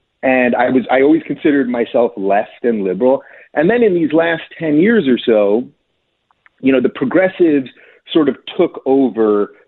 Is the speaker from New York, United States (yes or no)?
yes; New York, United States; I like to reference Daniel Patrick Moynihan because I'm from New York and I remember how much I loved him.